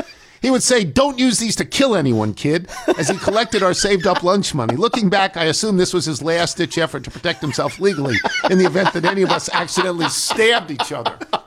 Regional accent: Whitefish Bay, Wisconsin, United States; I'm from Whitefish Bay, Wisconsin.

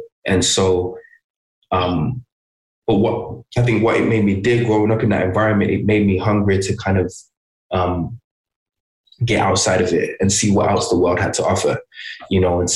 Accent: Birmingham, West Midlands, United Kingdom; But obviously, I'm from Birmingham

